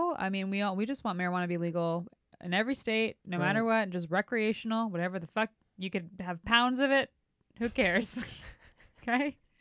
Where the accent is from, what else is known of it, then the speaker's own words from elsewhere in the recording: New Jersey, United States; Okay, we got my home state, the Garden State, home of Jersey Shore.